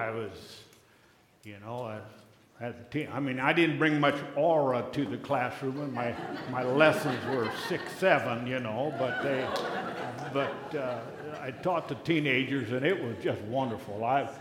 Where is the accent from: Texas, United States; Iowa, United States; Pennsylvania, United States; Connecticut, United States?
Iowa, United States; Pella; I've been saved 62 years, born and raised in Pella, and was on the farm when the Lord called us into the ministry.